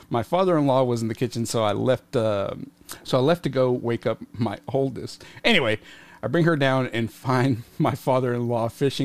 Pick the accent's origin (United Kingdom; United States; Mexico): Mexico; accent: Mexican; I hate my Mexican accent. I'm not going to do it.